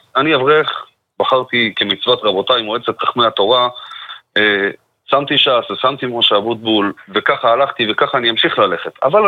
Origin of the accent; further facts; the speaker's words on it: Beit Shemesh, Jerusalem District, Israel; תשמע, אני מבית שמש.